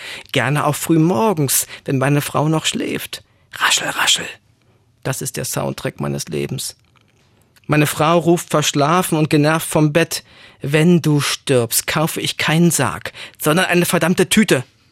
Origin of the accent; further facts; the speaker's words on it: East Germany, Germany; aber ich komme aus der DDR, dem tütenlosen Land der Einkaufsnetze und Dederonbeutel.